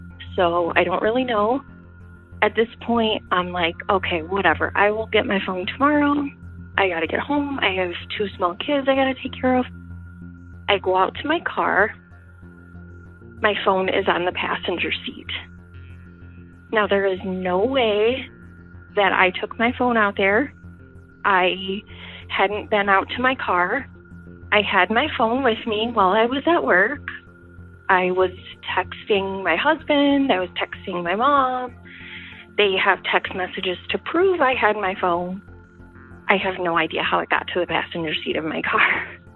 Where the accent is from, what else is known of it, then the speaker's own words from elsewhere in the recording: Michigan, United States; I am from Michigan.